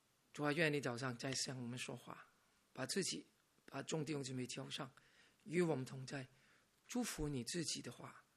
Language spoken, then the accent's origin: Chinese; Hong Kong; moved away; 比如说我没有移民以前我是香港人。